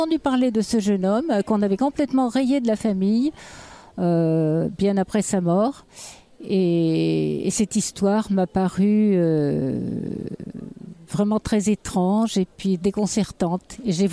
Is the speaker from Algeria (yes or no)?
no; Bourgogne-Franche-Comté, France; born there; now in Lyon, France; j'habite Lyon, la région lyonnaise, mais que je suis née dans le Morvan, près d'Autun.